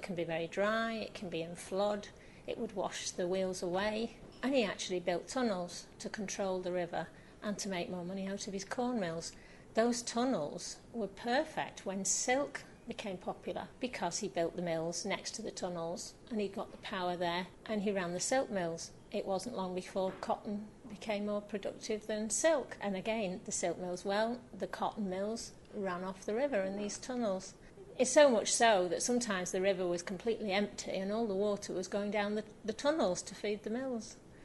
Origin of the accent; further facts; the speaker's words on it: Stockport, North West England, United Kingdom; Yes, I was born and brought up in Stockport, mainly in the Cheadle area.